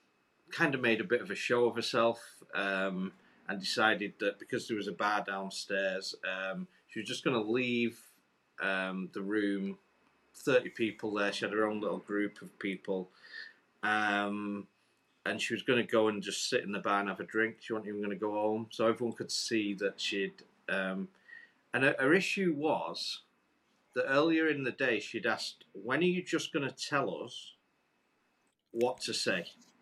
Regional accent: Yorkshire and the Humber, United Kingdom; And being a Yorkshireman, I bought him some drinks because...

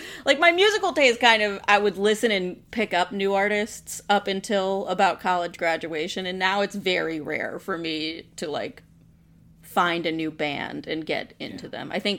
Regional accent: Kentucky, United States; The town I grew up, the town next to my hometown in Kentucky, is spelled V-E-R-S-A-I-L-L-E-S.

